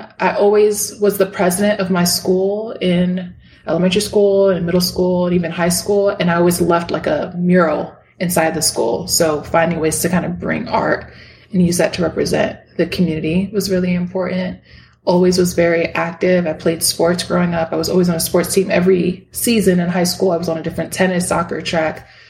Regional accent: New York, United States; also born or lived in Miami; Yes, I was born in Miami, Florida, to two parents. They came from Dominican Republic, so both of them were immigrants. And then I mostly grew up with my mom and my sister. We moved from Miami to different parts of New York State.

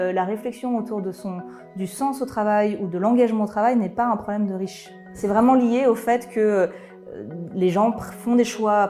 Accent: Lyon, Auvergne-Rhône-Alpes, France; j'ai 33 ans, je suis lyonnaise d'origine.

